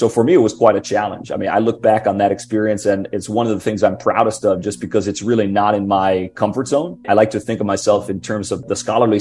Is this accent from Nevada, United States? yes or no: no; Fort Lauderdale, Florida, United States; To just a little bit west of Fort Lauderdale, so kind of the yachting boating mecca of North America, really. So that's where I'm from originally, and I like to think that's sort of how I got my start in the industry, was really growing up down in this area